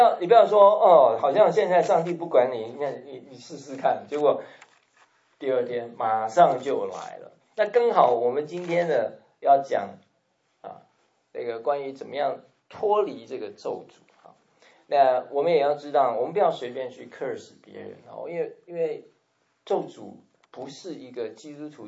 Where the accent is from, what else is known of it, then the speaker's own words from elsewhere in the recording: China; 我们每一个人从我们这个 Chinese 我们的中国人的后代当中呢，几乎没有例外的